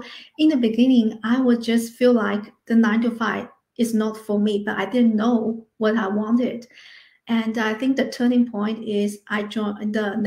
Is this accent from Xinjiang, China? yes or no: no; Shanghai, China; now in Melbourne, Australia; So my story is I grew up in Shanghai and moved to Melbourne